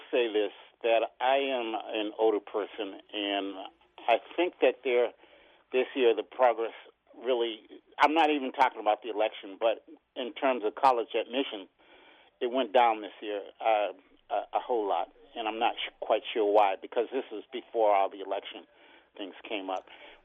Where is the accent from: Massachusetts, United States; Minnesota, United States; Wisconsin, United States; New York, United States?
Massachusetts, United States; Boston; because I'm from Boston